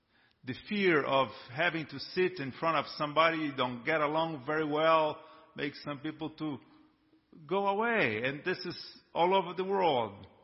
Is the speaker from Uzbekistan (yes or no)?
no; Brazil; English is a second language; now in United States; I'm from Brazil, as you will perceive pretty soon.